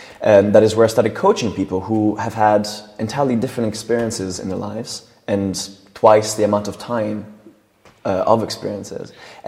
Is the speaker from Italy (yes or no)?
yes; Italy; first language Italian; English is a second language; It's my first language.